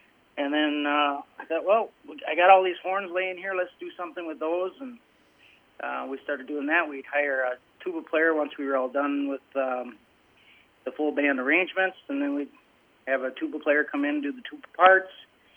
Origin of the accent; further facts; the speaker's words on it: Marshfield, Wisconsin, United States; also born or lived in Hawaii / California / Texas / Illinois; I was born in Marshfield, Wisconsin, but my dad was in the Navy for 17 years, so we traveled a lot when we were kids. We lived in Hawaii and California and Texas and Illinois and kind of all over until I was about 12, 13 years old, and we moved back here.